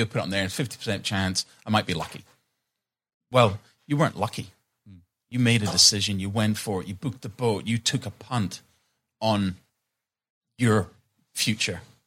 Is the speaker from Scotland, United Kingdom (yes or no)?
yes; Aberdeen, Scotland, United Kingdom; I'm from Aberdeen. It rains all the time.